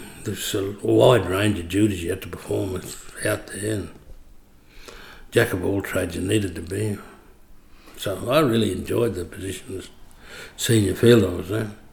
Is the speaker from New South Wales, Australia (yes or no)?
yes; Ivanhoe, New South Wales, Australia; also born or lived in Wilcannia; I was born in Wilcannia, New South Wales. I lived most of my life in Ivanhoe, but my birth date is 30th, 04, 53.